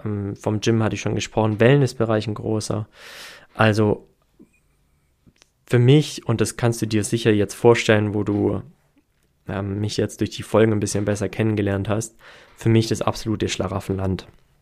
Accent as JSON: {"language": "German", "town": "Herrenberg", "region": "Baden-Württemberg", "country": "Germany", "tie": "born or raised there", "said": "Jobgelegenheit als sportlicher Leiter in einem großen Sporthotel hier in Herrenberg, also meiner Heimat. Und an dem Ort, an dem ich aufgewachsen bin und an dem ich mich auch sehr, sehr wohl gefühlt habe, stets, an dem meine Familie lebte"}